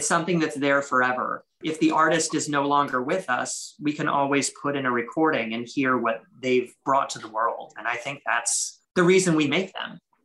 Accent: Virginia, United States; I came from Virginia. You know, I was kind of the boondocks.

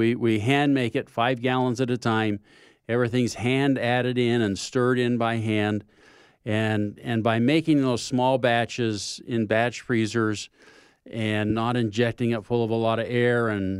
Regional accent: Idaho, United States; Oh, yeah. We're born and raised in Idaho. Our roots go deep in Idaho, and that's where we want it to be.

